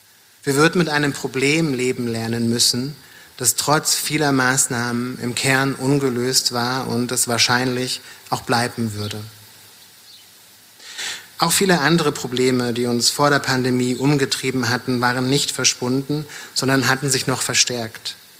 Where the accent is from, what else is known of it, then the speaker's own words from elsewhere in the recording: Mecklenburg-Vorpommern, Germany; meine Kindheit in Mecklenburg-Vorpommern gibt, und die von sehr viel Homophobie und Gewalt geprägt war